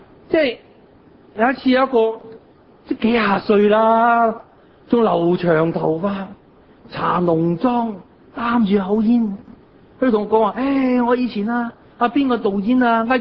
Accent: China; 呢個古代嘅文字都有嘅，好似我哋中國人一樣。

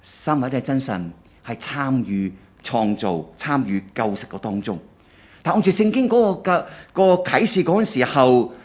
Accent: China; 我们在中国民族长大，男尊女卑

